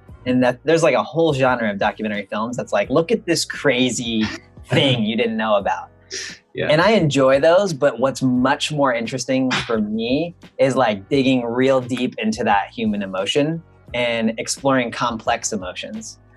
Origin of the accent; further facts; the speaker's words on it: California, United States; wildfire crises we've been having here in my hometown in Northern California.